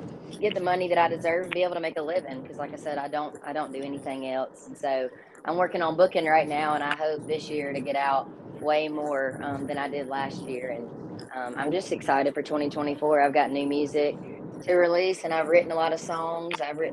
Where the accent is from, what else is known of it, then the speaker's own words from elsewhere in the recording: Phenix City, Alabama, United States; I'm from Phoenix City, Alabama, so I played in coffee shops around Phoenix City, Columbus, Georgia, and eventually when I turned 21, I started playing in bars around that area as well